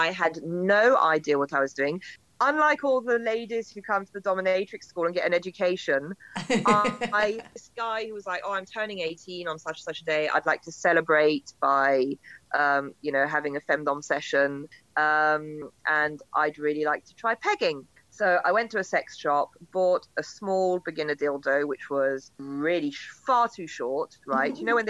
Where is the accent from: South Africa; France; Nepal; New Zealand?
France; Because I was brought up in France where it's so patriarchal